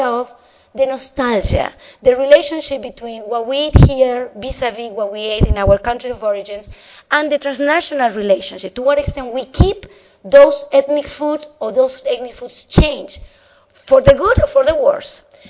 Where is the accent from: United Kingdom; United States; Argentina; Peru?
Argentina; moved away; I'm an immigrant from Argentina. I buy nostalgic foods.